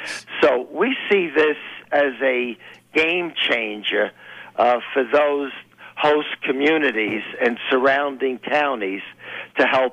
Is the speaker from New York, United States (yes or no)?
yes; New York City, New York, United States; I'm a New Yorker in New York City